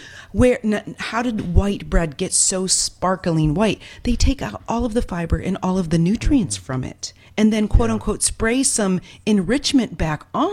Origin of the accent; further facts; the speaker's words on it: Ohio, United States; I grew up in Ohio in the Midwest, and my grandfather had a soybean farm and a corn.